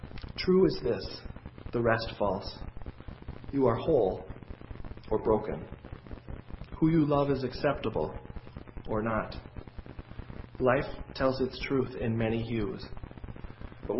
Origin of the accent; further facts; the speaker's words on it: United States; For the first time in my life as an American, I experienced true democracy.